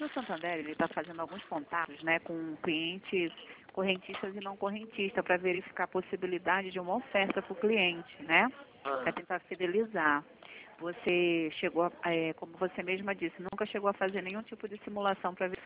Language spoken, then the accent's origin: Portuguese; Rio de Janeiro, Brazil; Aqui a gente é carioca.